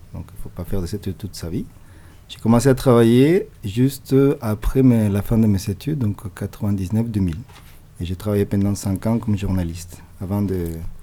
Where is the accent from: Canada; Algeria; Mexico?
Mexico; French is a second language; now in France; Je viens de Mexique, je suis en France.